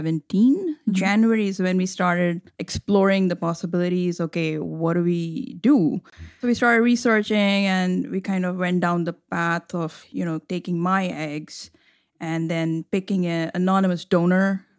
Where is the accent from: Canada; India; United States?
India; so I'm from India originally